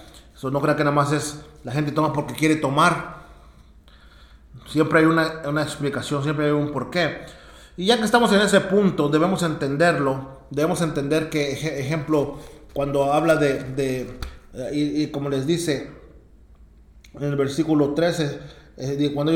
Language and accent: Spanish; Mexico; yo crecí en México y uno puede ir al mercado en la mañana y ves borrachos